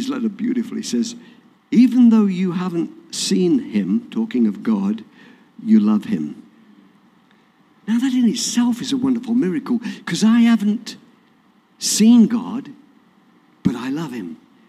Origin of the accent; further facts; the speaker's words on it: England, United Kingdom; Anyway, that's just because I'm English.